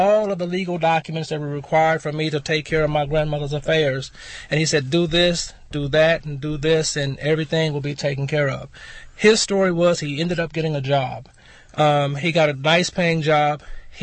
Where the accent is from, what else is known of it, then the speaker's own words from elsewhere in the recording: Victoria, Texas, United States; A few years ago, I was working out in West Texas, and away from home, moved back to South Texas, Houston, and I'm from the Victoria area.